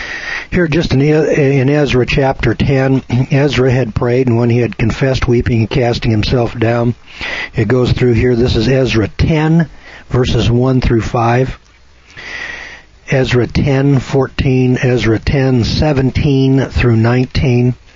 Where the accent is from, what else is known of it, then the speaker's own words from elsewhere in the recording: Scotland, United Kingdom; as a Scotsman, I can trace my genealogy back to David Bruce in 1320.